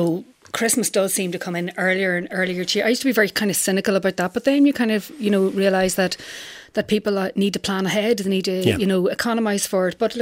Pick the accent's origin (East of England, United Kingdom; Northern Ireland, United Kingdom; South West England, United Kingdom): Northern Ireland, United Kingdom; Newry; because I'm from Newry.